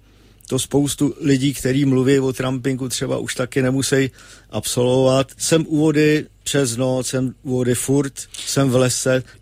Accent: Prague, Czechia; Narodil jsem se na Vinohradech. Na Vinohradech jsem bydlel až do svých 25, než jsem si vzal Helenu a přestěhoval jsem se na Žižkov.

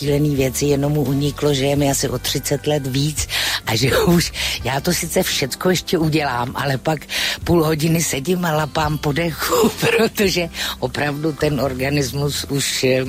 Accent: Prague, Czechia; já jsem z Letné, z Pavlače a moje babička s dědou třeba přesně takhle mluvili takovou tou špatnou praštinou

